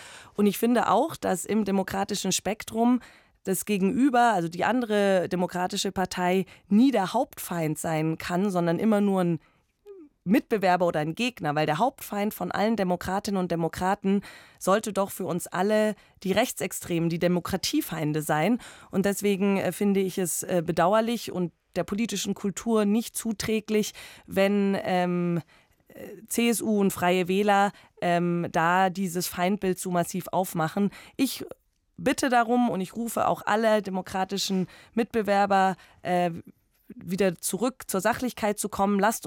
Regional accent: Herrsching am Ammersee, Bavaria, Germany; Ich bin ja in Herrsching am Ammersee aufgewachsen

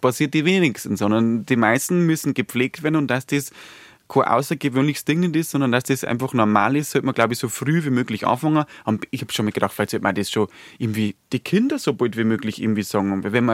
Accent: Bavaria, Germany; Ich wollte damals irgendwie zum Radio bei uns in Niederbayern.

